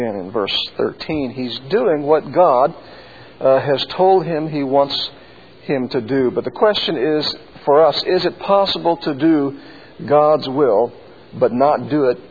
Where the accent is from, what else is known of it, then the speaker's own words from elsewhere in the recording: Midwest, United States; Now, on the farm that I grew up back in the Midwest on, we had sheep for several years